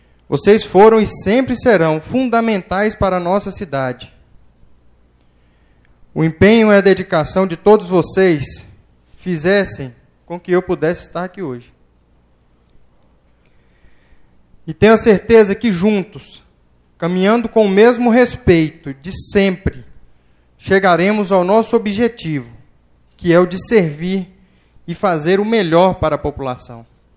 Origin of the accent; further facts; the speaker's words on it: Formosa, Goiás, Brazil; prefeito de Formosa, a cidade onde nasci, cresci e constituí a minha família.